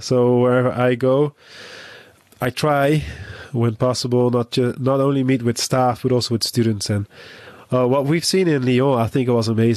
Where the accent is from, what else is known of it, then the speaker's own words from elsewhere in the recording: Netherlands; I'm from the Netherlands.